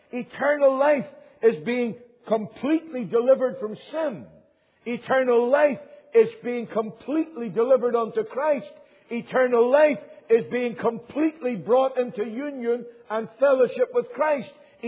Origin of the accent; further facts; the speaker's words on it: Northern Ireland, United Kingdom; I grew up in Northern Ireland.